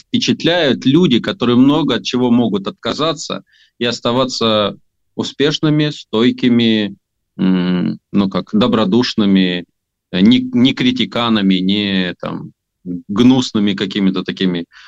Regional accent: Moldova; так как я родился, вырос в Молдове, а это достаточно эмигрирующая страна

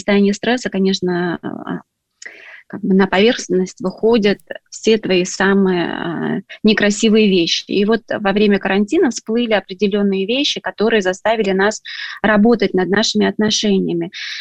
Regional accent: Russia; то, что я воспитывалась в России

